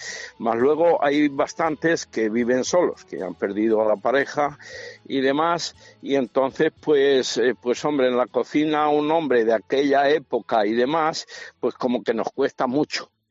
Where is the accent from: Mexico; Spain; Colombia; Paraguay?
Spain; Ávila, Castile and León; yo soy de Ávila y bueno, pues nací, claro, en el siglo pasado, en los 73